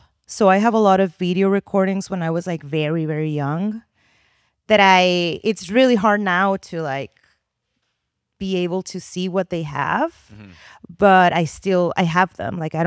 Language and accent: English; Tijuana, Baja California, Mexico; also born or lived in San Diego; So I was born in San Diego, raised in Tijuana. We are in the neighborhood where I grew up.